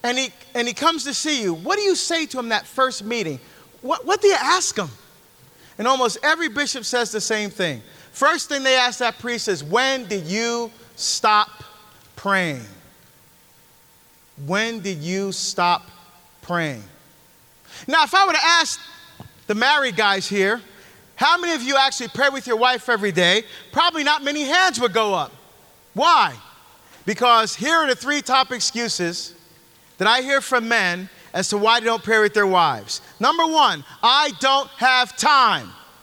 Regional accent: New Jersey, United States; I'm from Jersey, right? Meat and potatoes Catholic, man. Meat and potatoes Catholic.

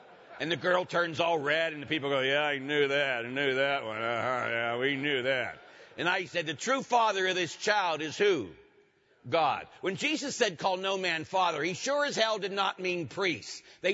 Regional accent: Pittsburgh, Pennsylvania, United States; as I was growing up in Pittsburgh

